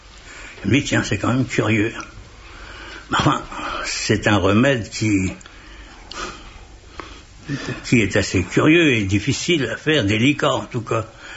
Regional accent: Concarneau, Brittany, France; je venais de Concarneau. Et je butais beaucoup sur les C et sur les K

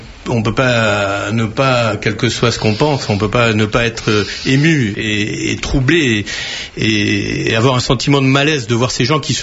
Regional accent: Oran, Oran Province, Algeria; Je suis donc d'Oran, et à Oran, les attentats ont été beaucoup moins, au départ, beaucoup moins importants qu'à Alger

